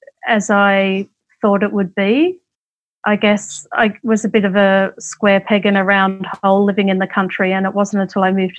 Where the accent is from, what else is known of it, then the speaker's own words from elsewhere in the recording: New South Wales, Australia; Yes, I was country born and raised in the Hunter Valley, and we were farmers